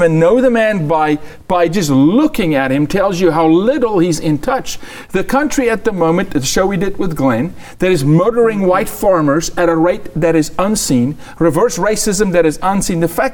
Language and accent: English; South Africa; I'm a South African.